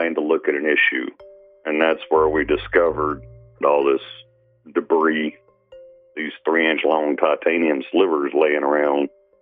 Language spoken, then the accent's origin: English; Louisiana, United States; I'm originally from Louisiana. I'm a Louisiana boy.